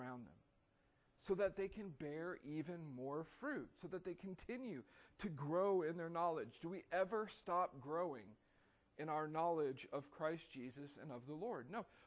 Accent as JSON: {"language": "English", "region": "Texas", "country": "United States", "tie": "born or raised there", "said": "I grew up in Texas near Lake Conroe, and we used to go water skiing all the time."}